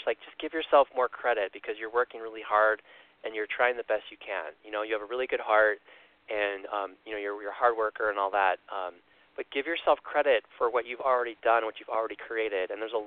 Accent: Chicago, Illinois, United States; No, I grew up in Chicago, so I can say that. I can get away with it.

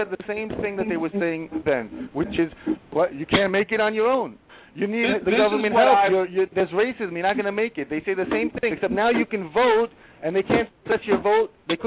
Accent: Queens, New York, United States; born there; I was born in Queens, New York. Am I there from? My parents are from the Middle East.

